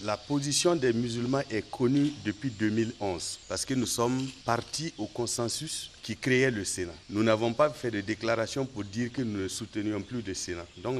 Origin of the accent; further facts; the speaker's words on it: Burkina Faso; Nous sommes des Burkinabés, le président vit ce qui se passe dans le pays